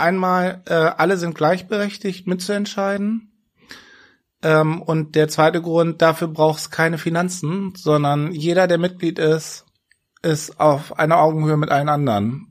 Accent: Braunschweig, Lower Saxony, Germany; ich komme aus Braunschweig und dachte dann nach dem Studium, es geht irgendwo in die Welt, aber auf gar keinen Fall zurück nach Braunschweig

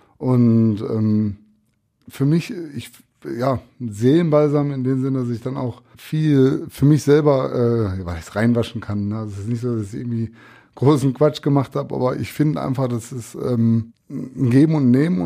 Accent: Borbeck, North Rhine-Westphalia, Germany; Also ich komme ja aus Borbeck und ich glaube, Borbeck zählt da schon eher zu den schwächeren Regionen

